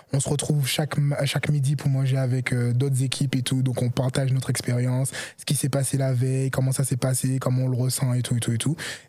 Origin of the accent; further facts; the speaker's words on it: Martinique; Donc je viens direct de la Martinique.